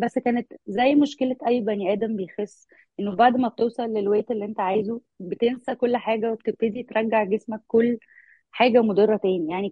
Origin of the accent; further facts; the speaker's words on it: Alexandria, Alexandria Governorate, Egypt; now in Cairo, Egypt; اول حاجه انا اصلا من اسكندريه، فاي ريلوكيتد وجيت القاهره